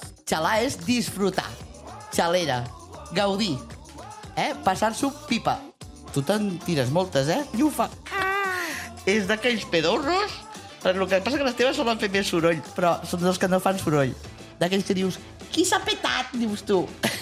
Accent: Barcelona, Catalonia, Spain; accent: Barcelona Catalan; now in Arnes, Spain; tinc els dos dialectes picats al cap. O sigui, jo parlo arnerol quan estic amb els fills, amb els nanos, si tu t'has compte, i parlant amb tu em surt el meu català natal, que és el de Barcelona.

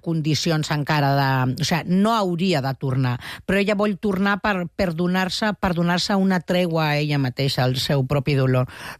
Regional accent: Catalonia, Spain; jo sóc catalana.

